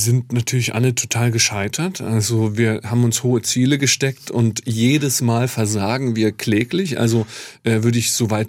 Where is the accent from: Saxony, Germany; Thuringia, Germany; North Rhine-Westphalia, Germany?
Saxony, Germany; Dresden; born there; Ich bin in Dresden geboren.